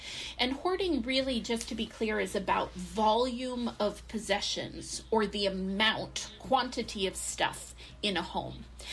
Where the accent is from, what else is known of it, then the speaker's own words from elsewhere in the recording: United States; now in Canada; I come from the United States, where I was born and went to school and also started faculty life.